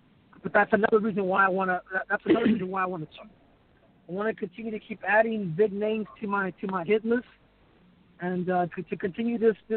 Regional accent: Arizona, United States; We're both from Arizona.

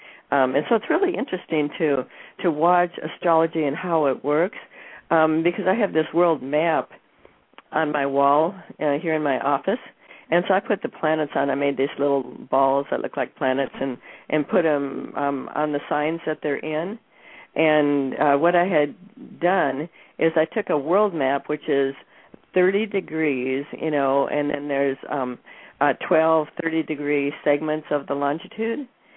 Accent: Minneapolis, Minnesota, United States; And I was born in Minneapolis, and that's right there, you know, at the where the galactic center is.

